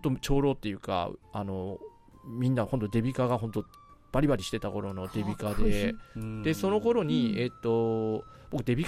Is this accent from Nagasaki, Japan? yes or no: yes; Isahaya, Nagasaki, Japan; 旧諫早市で中心部ですね、うん、本当に、はい、うんうん、中心部なんですよ。で本当に生まれ育った幼稚園とかも、幼稚園から小学校中学校まではずっと同じ北諫早幼稚園